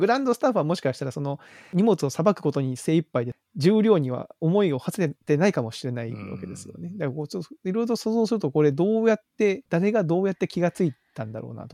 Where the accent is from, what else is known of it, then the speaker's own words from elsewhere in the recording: Kagoshima, Japan; 私鹿児島出身なんですけど